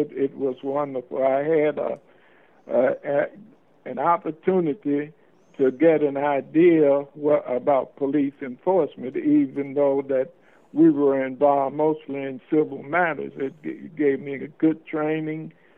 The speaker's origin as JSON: {"language": "English", "town": "East St. Louis", "region": "Illinois", "country": "United States", "tie": "born or raised there", "said": "I lived in the vicinity of two policemen when I was growing up in East St. Louis, Illinois"}